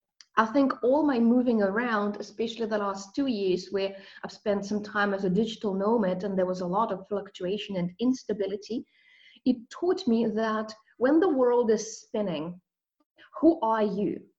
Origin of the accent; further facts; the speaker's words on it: Russia; English is a second language; Let's say growing up in Russia taught me a lot about intrinsic spirituality. It taught me about magic that is woven into everyday existence, especially with fairy tales, with literature, with folklore, with little traditions that we have.